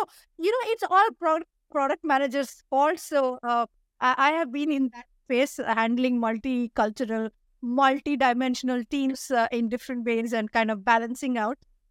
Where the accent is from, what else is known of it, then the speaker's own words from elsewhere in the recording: India; I come from India, so we believe in giving names that can break your teeth sound.